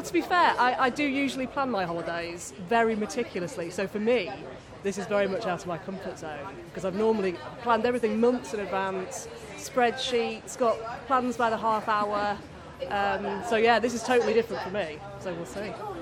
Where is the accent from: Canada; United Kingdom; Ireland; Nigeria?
United Kingdom; Sheffield, Yorkshire and the Humber; And we're from Sheffield.